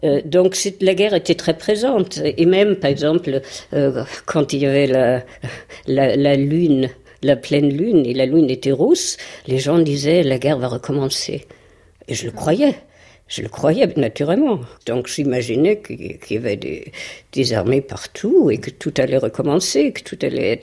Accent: Germany; moved away; Vous comprenez, j'ai été élevée en Allemagne, je suis née en 48.

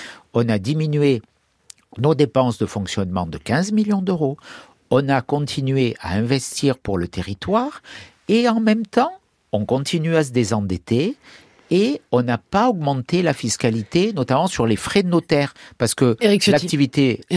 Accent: Nice, Provence-Alpes-Côte d'Azur, France; Je suis niçois, vous l'avez rappelé, je suis né dans ces quartiers de Nice, j'ai vécu dans le Vieux-Nice, dans la quincaillerie de ma famille.

